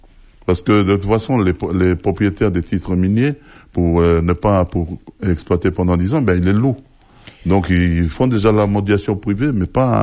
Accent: Yaté, South Province, New Caledonia; Bon, comme je suis originaire de Yaté

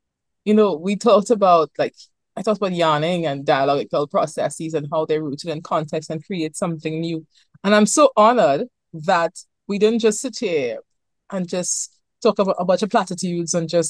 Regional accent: Trinidad & Tobago; I'm from Trinidad and Tobago, and I think about the emergence of calypso music.

